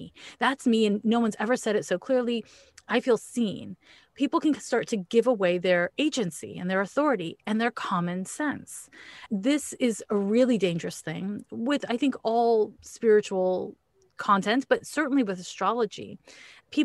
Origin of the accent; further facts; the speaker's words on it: Montreal, Quebec, Canada; I'm from Montreal, Quebec. I was born in the mid-70s